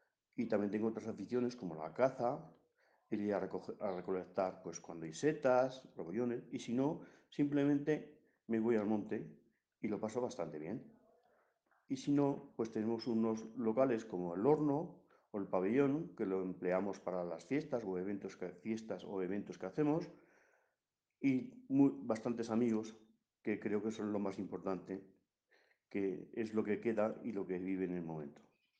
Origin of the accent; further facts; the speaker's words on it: Puerto Rubio, Spain; soy de Puerto Rubio. Yo tengo muy buenos recuerdos de cuando estábamos aquí en el pueblo